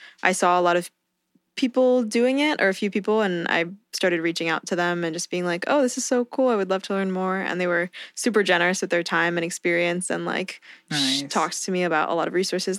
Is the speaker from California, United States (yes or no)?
yes; Palo Alto, California, United States; I'm from Palo Alto, California.